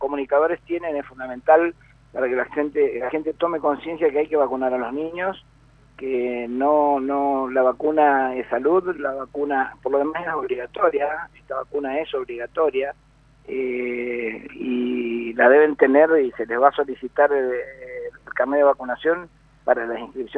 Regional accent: Corrientes, Argentina; now in Mendoza, Argentina; Yo vivo en Mendoza, pero soy correntino.

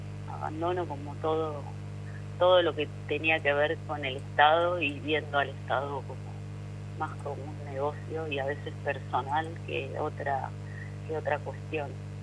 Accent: Argentina; poder ver todo lo que somos capaces de hacer como argentinos y argentinas

